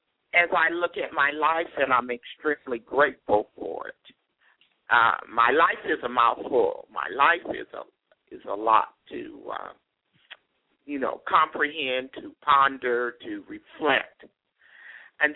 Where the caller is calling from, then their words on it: Chicago, Illinois, United States; Okay. I'm calling in from Chicago.